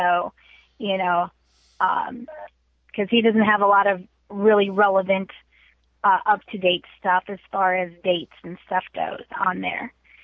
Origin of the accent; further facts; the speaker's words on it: Minnesota, United States; also born or lived in Hawaii; All over. I was an Army brat. But I was born in Minnesota, and I grew up between Minnesota and Hawaii because my dad's family is Hawaiian.